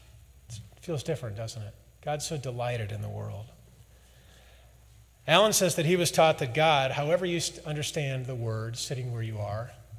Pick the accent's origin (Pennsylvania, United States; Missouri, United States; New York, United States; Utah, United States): Missouri, United States; St. Louis; I'm from St. Louis, so I put a little Southern accent on it, which changes it.